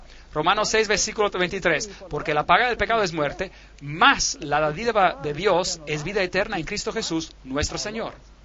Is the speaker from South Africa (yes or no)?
yes; South Africa; Allá en Sudáfrica, de donde yo vengo, tenían leyes muy extrañas en nuestro país.